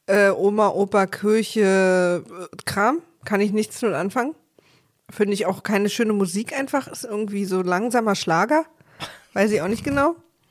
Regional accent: East Germany, Germany; weil ich als Ossi müsste ja eigentlich natürliche Skepsis vor allem amerikanischen damit aufgewachsen sein

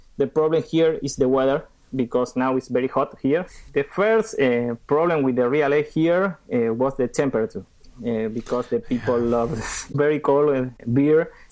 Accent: Argentina; English is a second language; I'm from Argentina

